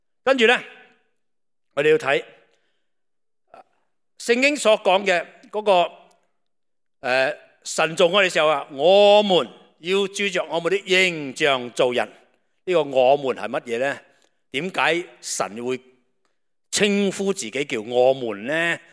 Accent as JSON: {"language": "Chinese", "country": "China", "said": "我们中国人很多的亲亲戚戚啊"}